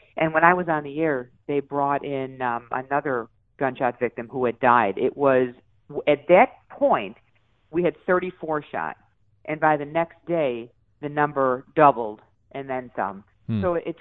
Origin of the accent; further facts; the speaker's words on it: Chicago, Illinois, United States; I love Chicago. I love this city. This is my hometown.